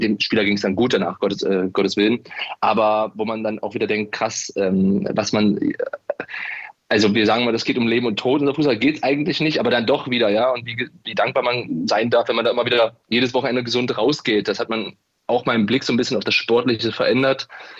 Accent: Wernigerode, Saxony-Anhalt, Germany; Naja, gut, Wernigerode ist ja mein Heimatort. Ich bin sozusagen in der ehemaligen DDR noch geboren

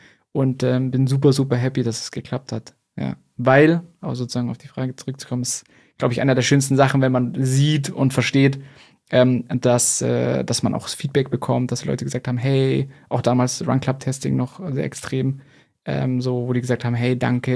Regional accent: Munich, Bavaria, Germany; now in Berlin, Germany; Aber ich komme aus München, also bei Oder, okay, bei München, genau, okay, da habe ich gewohnt, den Großteil meines Lebens.

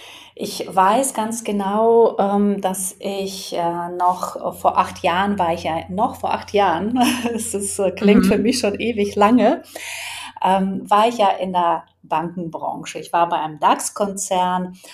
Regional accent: Hamburg, Germany; Ich bin aus Hamburg

